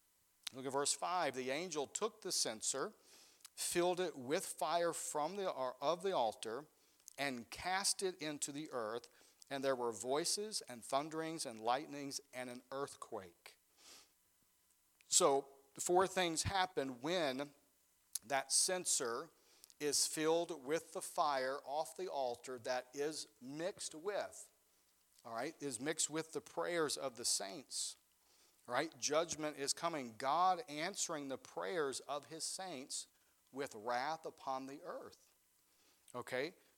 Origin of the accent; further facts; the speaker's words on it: Mississippi, United States; Here in Michigan, the thunder isn't all that awesome, but where I grew up in Mississippi, when it thundered, it shook your house.